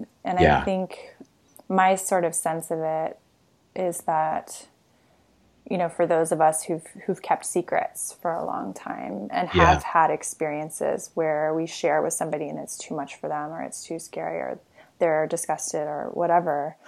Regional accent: Houston, Texas, United States; I grew up in Houston and went to a Baptist school

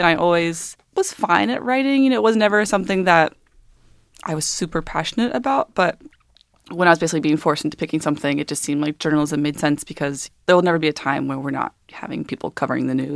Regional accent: Georgia, United States; I guess, so I grew up in Georgia, and in high school I had a lot of like straight edge hardcore friends.

